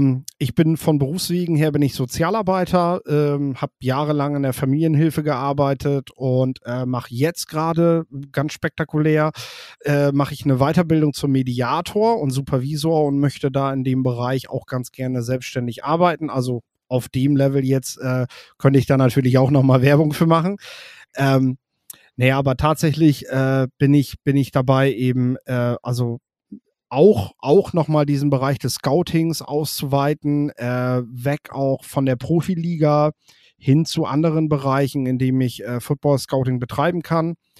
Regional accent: Lower Saxony, Germany; born there; now in Oldenburg, Germany

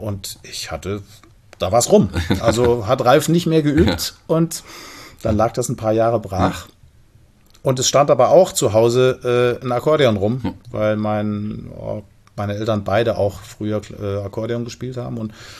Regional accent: Schlitz, Hesse, Germany; Ich komme aus Schlitz ursprünglich.

